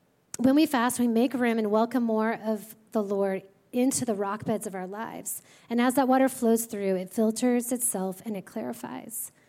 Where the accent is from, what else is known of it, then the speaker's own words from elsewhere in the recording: Oregon, United States; I grew up in Oregon, and my cousins and I, all through our childhood, used to collect agates.